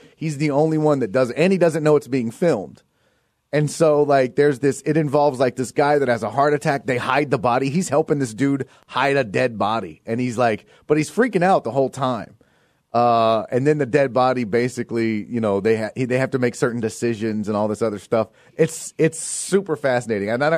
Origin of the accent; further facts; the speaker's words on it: Houston, Texas, United States; I open with my Hurricane Harvey jokes because it's from Houston and it's the, you know, I'm from Houston.